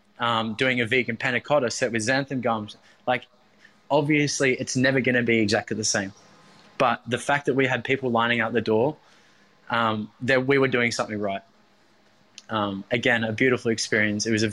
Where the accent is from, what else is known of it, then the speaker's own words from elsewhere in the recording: Maroubra, New South Wales, Australia; I grew up in Maroubra, but, you know, coming to Bondi around the early 20 mark